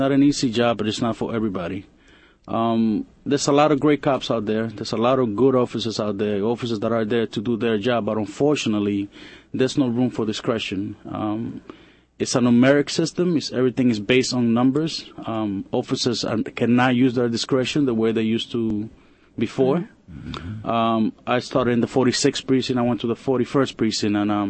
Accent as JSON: {"language": "English", "town": "New York City", "region": "New York", "country": "United States", "tie": "born or raised there", "said": "The expectation back when I grew up in Washington Heights in the early 90s was not, you know, too good."}